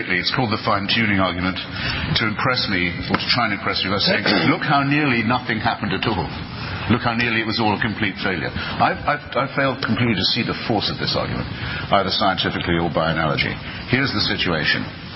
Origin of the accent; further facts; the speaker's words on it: Portsmouth, South East England, United Kingdom; I mean, I'm a Navy brat. I was brought up in Portsmouth